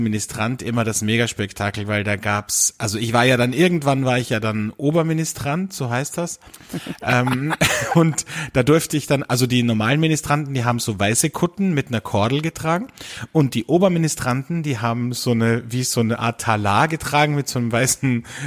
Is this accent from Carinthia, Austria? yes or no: yes; Carinthia, Austria; bei uns in Kärnten, wo ich herkomme, ursprünglich